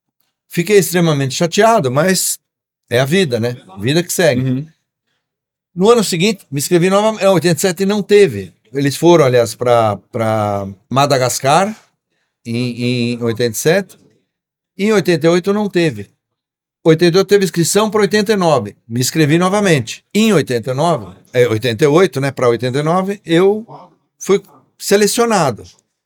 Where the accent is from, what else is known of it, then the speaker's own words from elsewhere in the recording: São Paulo, Brazil; also born or lived in Paraná; sou paulistano da Gema, né? Então, meu contato era só asfalto. Eu sempre gostei de velocidade, tá? Em 2000, aliás, 1980, eu fui para o Paraná. Cansei de São Paulo